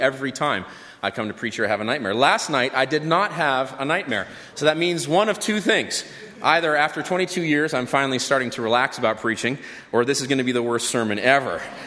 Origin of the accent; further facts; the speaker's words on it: Israel; I grew up in Israel. I grew up there during the first intifada, the first uprising. I grew up in a culture that dealt with terrorism as an everyday thing.